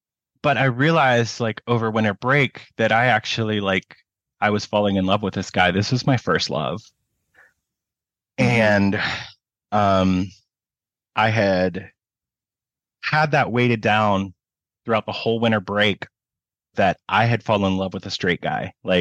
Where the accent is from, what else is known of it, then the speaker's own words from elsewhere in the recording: Prince George, British Columbia, Canada; I was from Prince George.